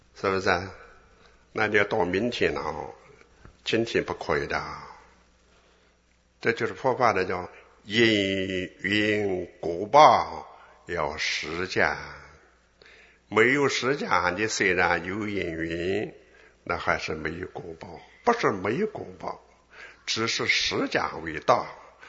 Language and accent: Chinese; Taiwan; 像我们台湾人你到那个时候我包括会冻死